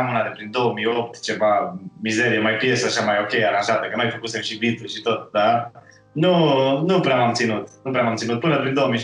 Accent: Deva, Hunedoara County, Romania; also born or lived in Bucharest; În Deva deloc.

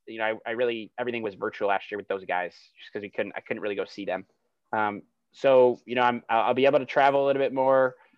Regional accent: Hilton, New York, United States; And I'm from Hilton, and I love that there's a lot of land out here

